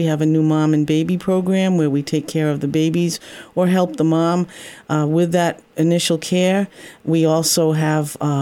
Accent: South Kingstown, Rhode Island, United States; I was born and raised in South Kingstown, Rhode Island. Went to South Kingstown High School. Went away a little bit for college, came home, and have been here ever since.

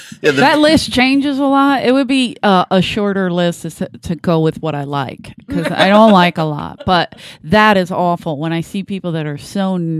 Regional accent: Philadelphia, Pennsylvania, United States; And for some reason, she liked me because I was from Philadelphia.

